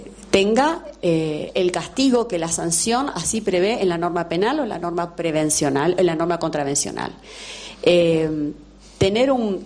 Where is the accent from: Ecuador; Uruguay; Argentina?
Argentina; Nosotros, como ciudadanos argentinos, tenemos todas esas garantías prescriptas